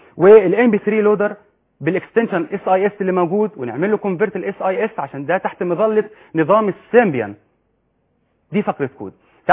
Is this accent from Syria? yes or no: no; Egypt; accent: Egyptian Arabic; انا بكلمكم باللهجه العاميه المصريه.